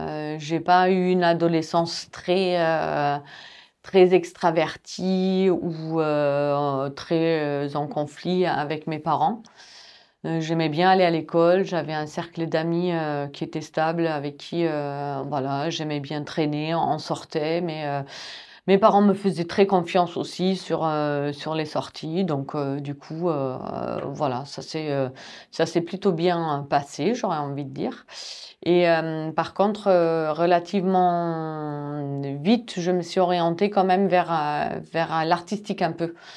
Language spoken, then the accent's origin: French; Germany; J'ai grandi en Allemagne et j'aime toujours bien lire.